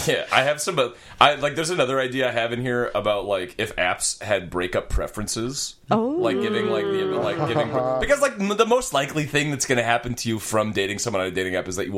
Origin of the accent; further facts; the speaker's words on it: Wisconsin, United States; So I'm from Wisconsin and grew up hunting deer.